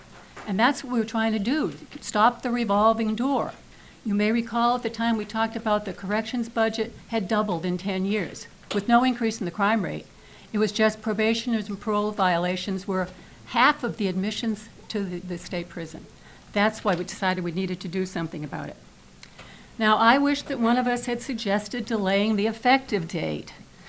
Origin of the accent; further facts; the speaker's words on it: Salem, United States; members of the committee … I'm from Salem.